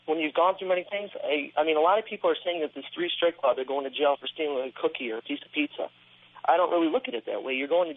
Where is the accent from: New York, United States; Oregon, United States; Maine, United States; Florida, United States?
New York, United States; Watertown; I'm from Watertown, New York, like you said